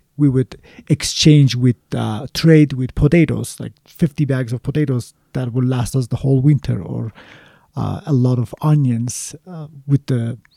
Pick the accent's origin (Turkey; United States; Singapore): Turkey; Eastern Anatolia; I grew up in Eastern Turkey or Northern Kurdistan, depends on who you are, where it's the home of the wheat.